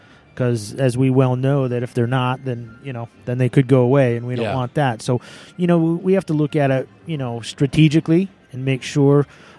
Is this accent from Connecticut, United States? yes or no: yes; Glastonbury, Connecticut, United States; moved away; I'm originally from outside of Hartford, Connecticut, yeah. Glastonbury. So grew up, playing hockey. Went to UConn. Like I said, was there until 97, and then I've been out west ever since.